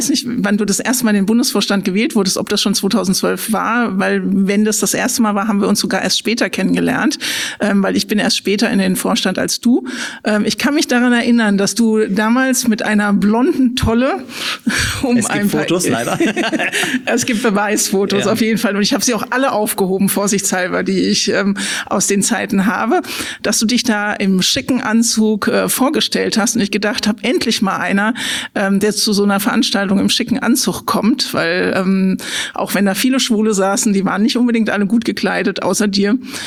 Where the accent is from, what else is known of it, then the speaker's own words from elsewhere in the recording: Frankfurt, Hesse, Germany; now in Kelkheim, Germany; Genau, also ich bin Ur-Frankfurterin, also ich bin in Frankfurt geboren und groß geworden, habe da studiert und arbeite auch eben jetzt an der Uni, an der ich auch studiert habe und bin aber dann in den schönen Taunus gezogen.